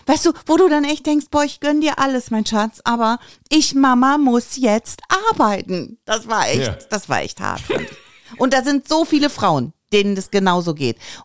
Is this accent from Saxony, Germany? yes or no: no; Nettetal, North Rhine-Westphalia, Germany; Jetzt ist meine Heimat nicht so weit weg. Es ist der Niederrhein, es ist Nettetal. Ich weiß nicht, vielleicht kennt ihr das, liegt an der holländischen Grenze.